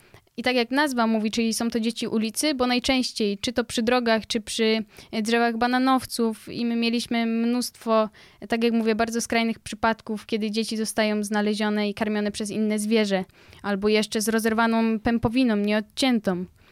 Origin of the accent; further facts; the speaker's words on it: Kraków, Lesser Poland, Poland; Bo ja jestem z Krakowa, teraz jesteśmy u Ludwika, czyli w Kielcach.